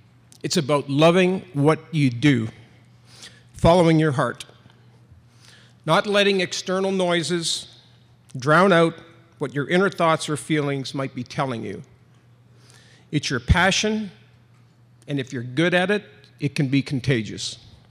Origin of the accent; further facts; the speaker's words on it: Thunder Bay, Ontario, Canada; also born or lived in Chalk River; I was born in Chalk River in the Ottawa Valley, the oldest of nine kids, and eventually raised in Thunder Bay.